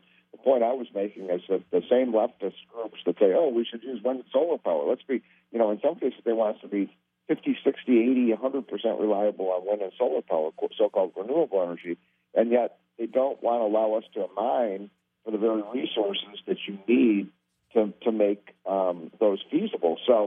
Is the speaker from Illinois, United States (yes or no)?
yes; Illinois, United States; I'm from Illinois. Illinois is a coal-producing state.